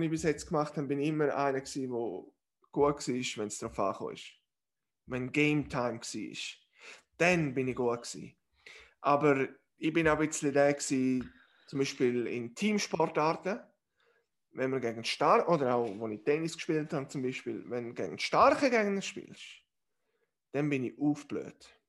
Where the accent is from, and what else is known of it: Switzerland